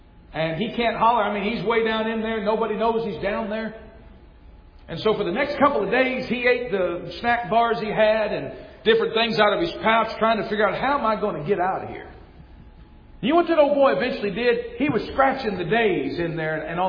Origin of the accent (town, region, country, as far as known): Kentucky, United States